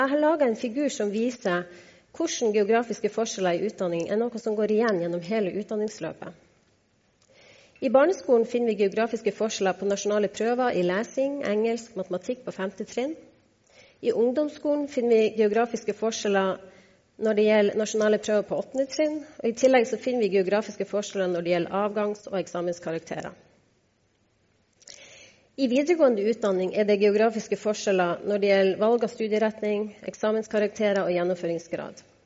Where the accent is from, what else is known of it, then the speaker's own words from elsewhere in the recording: Hemmingsjord, Troms, Norway; Jeg kommer fra en liten bygd i Nord-Norge, hvor det bor ca. 200 personer. Bygda heter Hemmingsjord. Det ligger i Sørøse kommune i Troms fylke.